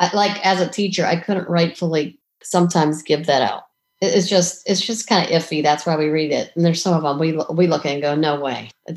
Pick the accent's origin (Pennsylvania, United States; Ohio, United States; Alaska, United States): Ohio, United States; I'm a sports fan and I'm from Ohio, so I like all the Cleveland teams.